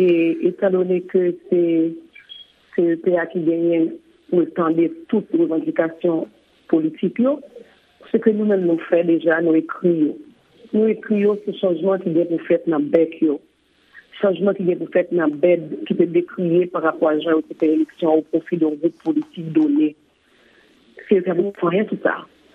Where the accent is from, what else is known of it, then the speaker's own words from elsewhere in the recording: Haiti; en tant qu'haïtien